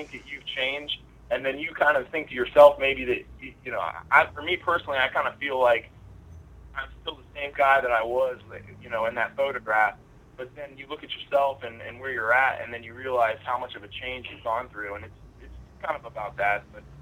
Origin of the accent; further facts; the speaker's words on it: Virginia Beach, Virginia, United States; because I come from Virginia Beach, which is like really small kind of suburbs, and then you know there's like the ocean front, and there's not a whole lot there. It's really close-knit